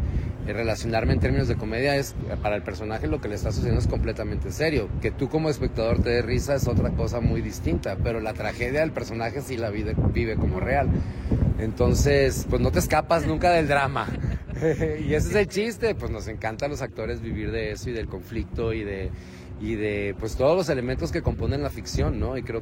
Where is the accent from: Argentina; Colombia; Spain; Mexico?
Mexico; yo como mexicano, yo decidí, tenía la posibilidad de irme a estudiar, por ejemplo, al extranjero para formarme como actor. Dije, no, yo voy a formarme en México